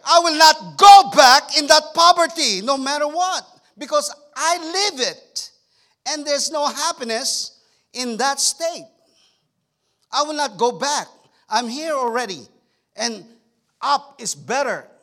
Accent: Philippines; now in United States; Man, I came from the Philippines

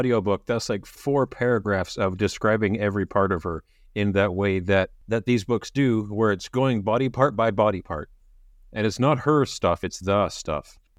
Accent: Canada; as a Canadian, I'm part moose, not owl.

